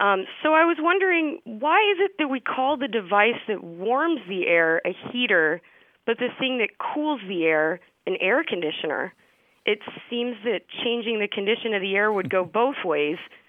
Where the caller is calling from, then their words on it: Miami, Florida, United States; I'm calling in from Miami.